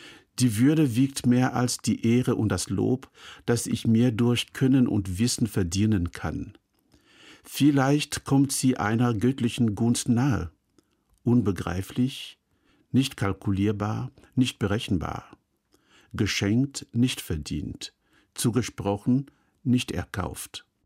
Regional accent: Cameroon; In meinem Herkunftsland Kamerun sagte ein alter Mann vor langer Zeit zu mir

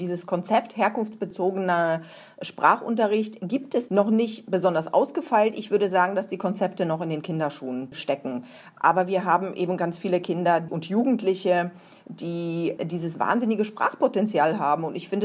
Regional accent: Poland; German is a second language; moved away; Ich bin Anfang der 90er Jahre nach Bremerhaven gezogen mit meiner Familie und konnte tatsächlich kein Wort Deutsch.

